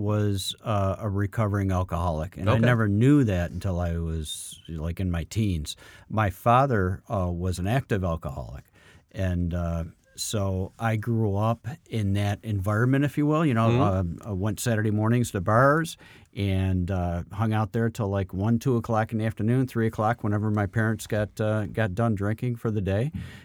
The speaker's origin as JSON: {"language": "English", "town": "Syracuse", "region": "New York", "country": "United States", "tie": "born or raised there", "also_born_or_lived": "Florida / Georgia", "said": "So I was born in Florida, lived in Georgia, moved up here, lived in, I think like 14 of the houses, 13 of the houses were in the Syracuse area."}